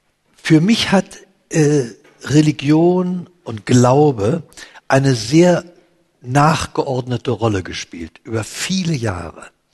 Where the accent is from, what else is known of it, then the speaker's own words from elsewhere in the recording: Berlin, Germany; born there; ich bin mitten im Krieg geboren, 43, da fielen die Bomben auf Berlin und 2 Tage nach meiner Geburt ist das Kinderheim, in dem ich entbunden wurde, abgebrannt. Ich bin das 5. Kind